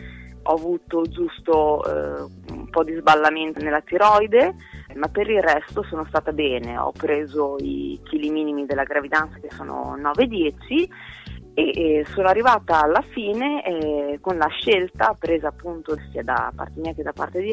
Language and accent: Italian; Cesena, Emilia-Romagna, Italy; vengo da Cesena e sono la mamma di Libero.